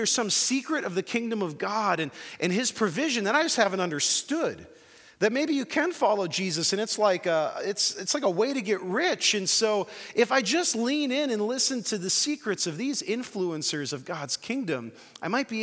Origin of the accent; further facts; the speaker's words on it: United States; Like, I love being an American, but part of being an American is sort of this anti-disestablishment idea